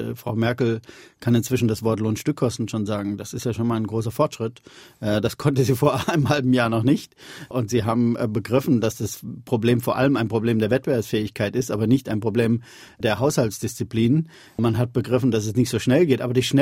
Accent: Germany; aus meinem Heimatland Deutschland in Richtung Süden

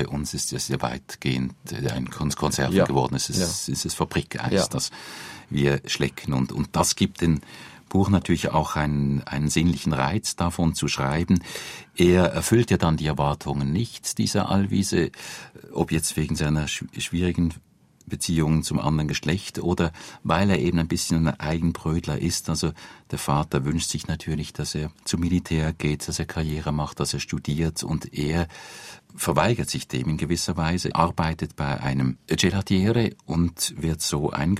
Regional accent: Basel, Basel-Stadt, Switzerland; wir sind beide Basler, wollen das ja nicht verleugnen

